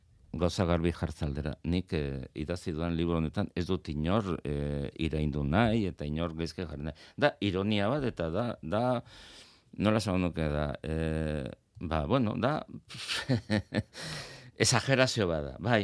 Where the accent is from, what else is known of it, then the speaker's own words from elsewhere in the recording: Azkoitia, Basque Country, Spain; ni badak eta azkoitearra naiz, eta azkoitiko humorea zaguzen dut, ez? Eta oso euskalduna naiz alde horretan.